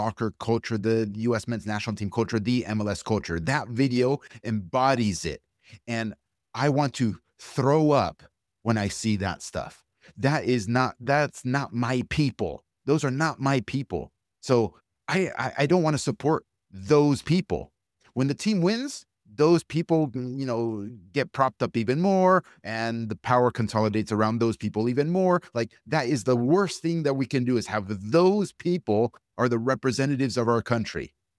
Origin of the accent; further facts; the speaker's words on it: United States; I was born and raised here. I'm American through and through. Yeah, my heritage is from Argentina, but I'm American and I'm proud to be American.